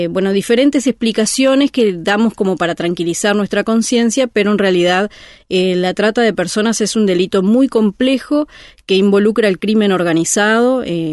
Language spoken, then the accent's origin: Spanish; Uruguay; Yo soy uruguaya y en Uruguay pasa eso de que acá no pasa nada